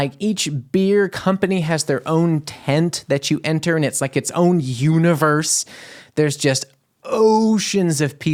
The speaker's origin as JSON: {"language": "English", "country": "United States", "said": "I'm an American. I like a theme park."}